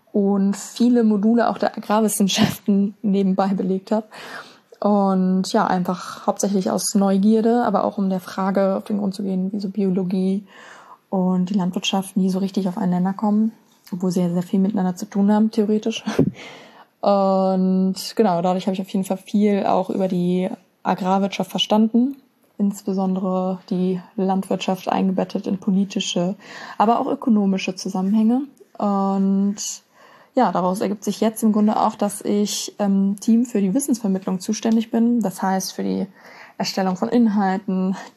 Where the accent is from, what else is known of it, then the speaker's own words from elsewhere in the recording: Berlin, Germany; Ich komme ursprünglich aus Berlin